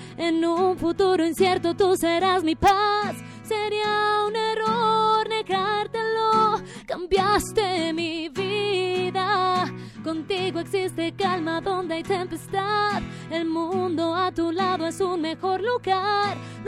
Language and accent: Spanish; Acapulco, Guerrero, Mexico; Bueno, soy acapulqueña.